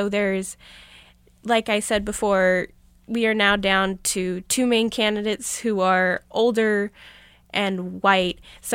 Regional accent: United States; I am American, but I also have this other cultural identity as well. So I can see issues from like as an American, but also as like a German.

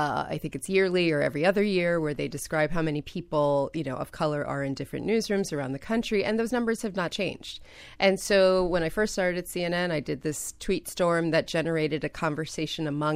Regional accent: New York, United States; No, I'm from New York.

